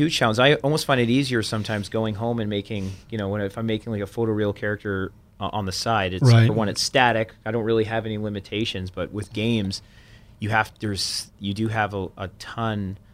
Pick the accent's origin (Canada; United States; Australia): Canada; Vancouver, British Columbia; Well, growing up in Vancouver, like I'm born and raised in Vancouver.